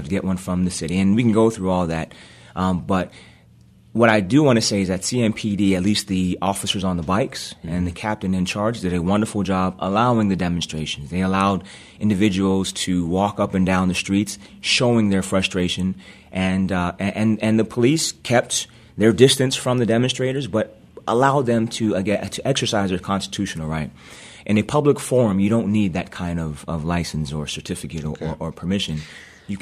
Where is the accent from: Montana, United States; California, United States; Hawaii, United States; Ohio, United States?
California, United States; also born or lived in New York; Growing up in California, I've had LAPD pull me over, put me in handcuffs, search my car, and search me. I was growing up in New York